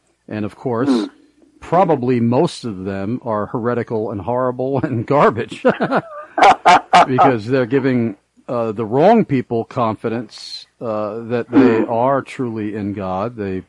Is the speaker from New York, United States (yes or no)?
yes; New York, United States; when he found out that I was from New York, where I originally lived for the majority of my life